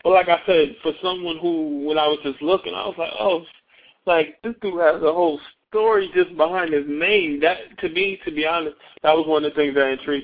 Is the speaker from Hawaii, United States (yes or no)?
no; Washington, District of Columbia, United States; Now, me and you, we're from the same area, so we kind of can grasp the whole Washington, D.C. or the D&D thing